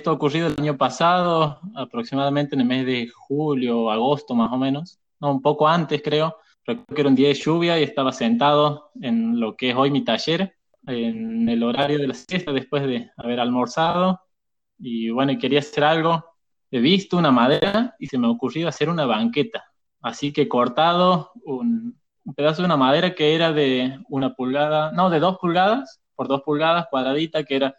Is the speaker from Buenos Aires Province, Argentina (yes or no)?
no; Villa Tamisqui, Santiago del Estero, Argentina; accent: Santiago del Estero; Soy de Santiago del Estero, como seguro ya se habrán dado cuenta por la tonada. Lo que se llama Villa Tamisqui, que está ubicado a 120 kilómetros de la ciudad capital.